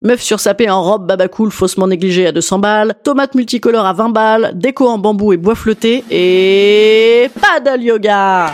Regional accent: Paris, Île-de-France, France; Mais oui, j'avoue, je suis parisienne

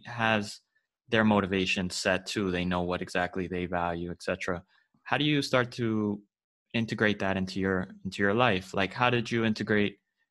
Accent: Florida, United States; And then I'm from Florida, so it's tough to, it's a definitely, I don't know what gear to get

